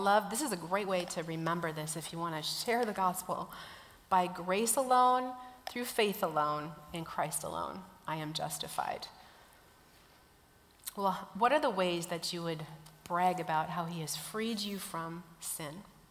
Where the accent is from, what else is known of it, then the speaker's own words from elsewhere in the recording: Minnesota, United States; that's what we kind of say about my hometown in northern Minnesota. I love it, but it is remote.